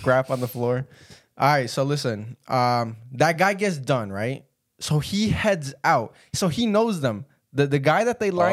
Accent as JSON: {"language": "English", "town": "Atlanta", "region": "Georgia", "country": "United States", "said": "We are from Atlanta, dude, dead ass, dude."}